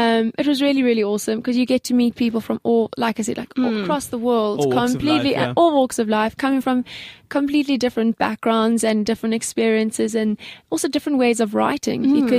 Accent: Sandhurst, Gauteng, South Africa; Okay, so I grew up in Sandhurst.

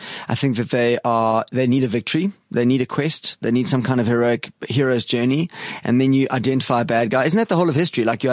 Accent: South Africa; As I'm a South African

